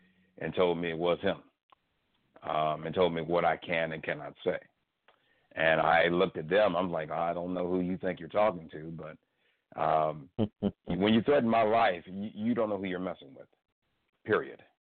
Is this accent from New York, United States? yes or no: no; Cleveland, Ohio, United States; I'm locally from Cleveland, Ohio.